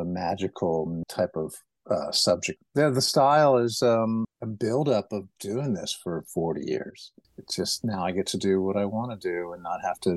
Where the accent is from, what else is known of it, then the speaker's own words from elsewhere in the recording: Ohio, United States; all the nostalgia that I love about growing up in Ohio and rural environment and then coming down here.